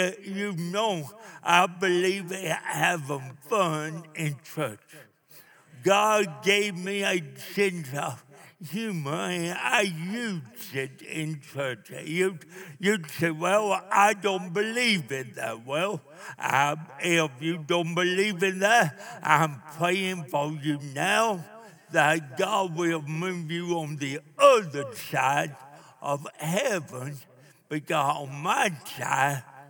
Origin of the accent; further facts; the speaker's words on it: Nashville, Tennessee, United States; I'm from Nashville, Tennessee. It was 8 degrees cold when I left yesterday.